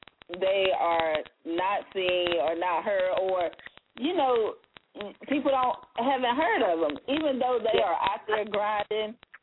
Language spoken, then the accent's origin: English; South Carolina, United States; I'm not from Charlotte, North Carolina. I'm from South Carolina. I'm still a Carolina girl.